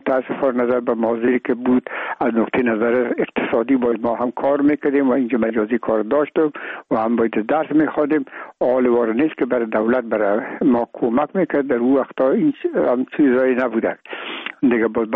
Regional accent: Kabul, Afghanistan; این بستل در خود کتاب فروشی به دنیا آمدیم

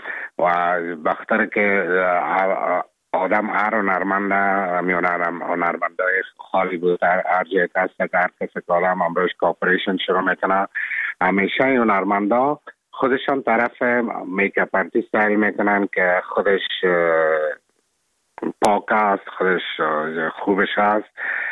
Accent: Afghanistan; now in Czech Republic; ما افغان هستم.

